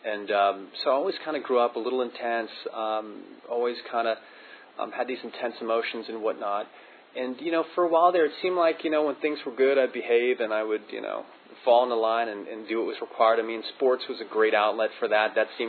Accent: Los Angeles, California, United States; also born or lived in San Francisco; I got sober in California. I'm originally from California, born in San Francisco, and kind of grew up in the Los Angeles area for all my real formative years.

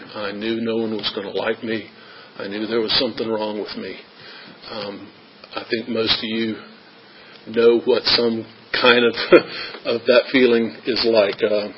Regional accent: Hampton, Virginia, United States; also born or lived in Lynchburg; I grew up born in Lynchburg, but I grew up in Hampton.

